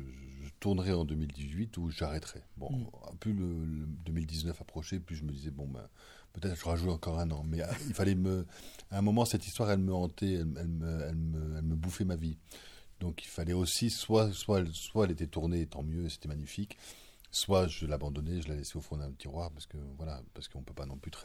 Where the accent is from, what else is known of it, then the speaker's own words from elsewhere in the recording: Lens, Hauts-de-France, France; born there; je suis né à Lens, j'ai tourné à Lens.